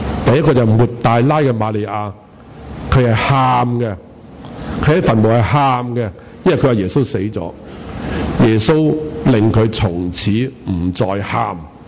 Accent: Hong Kong; 第一件事我有，就是我是香港居民。我沒有我的行李，但我的身份是肯定的，因為我是香港人。

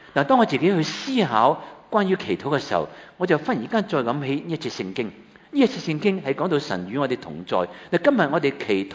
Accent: Hong Kong

